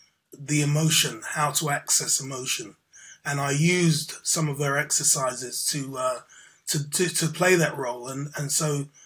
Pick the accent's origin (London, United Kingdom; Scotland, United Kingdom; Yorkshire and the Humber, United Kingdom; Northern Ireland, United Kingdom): London, United Kingdom; Camden Town; I grew up in Chalk Farm, Camden Town. I was born in Camden Town, Camden Square, and then I grew up around, you know, a mixture of a triangle of Camden Town, Regent's Park, and Chalk Farm.